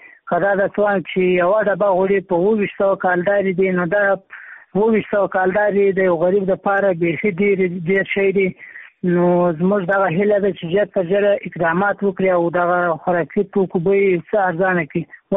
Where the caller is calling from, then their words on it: Maiwand, Kandahar, Afghanistan; همدا لازه د میوند ولسوالۍ څخه در سره پاری کې یم